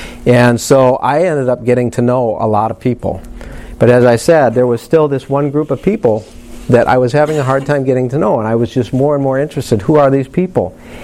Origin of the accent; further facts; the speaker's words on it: Cannon Falls, Minnesota, United States; I grew up in Cannon Falls, a rural area. Everywhere I grew up my entire life, it was all just totally white.